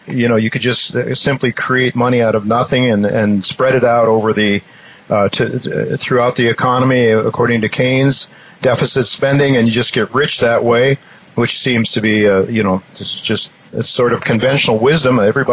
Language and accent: English; Ohio, United States; I know I'm from Ohio, and I know the scenario in Ohio.